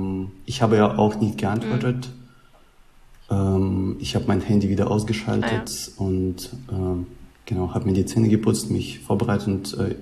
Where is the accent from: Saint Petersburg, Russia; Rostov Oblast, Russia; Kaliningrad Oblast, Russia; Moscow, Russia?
Rostov Oblast, Russia; Rostov-on-Don; German is a second language; now in Germany; ich komme aus Rostov am Don, das ist die Stadt, die praktisch an der Grenze zwischen Russland und Ukraine liegt.